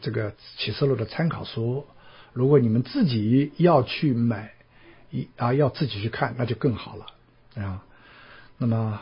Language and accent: Chinese; China; 特别是我们从大陆来的移民到海外的